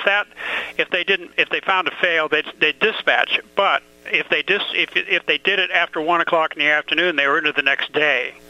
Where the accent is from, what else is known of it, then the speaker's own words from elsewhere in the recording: United States; excuse me, I am an American, I'm allowed to say this